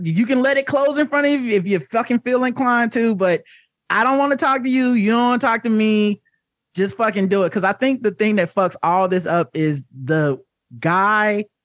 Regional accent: the South, United States; But that could also be from, I'm from the South, so everything's fucking thank you and whatever, even when you don't mean it.

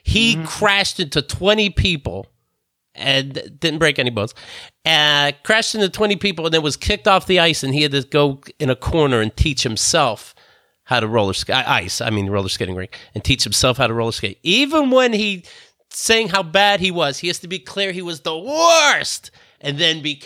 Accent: Somerset, Pennsylvania, United States; I know I have a nice group of listeners in Somerset, Pennsylvania, my hometown.

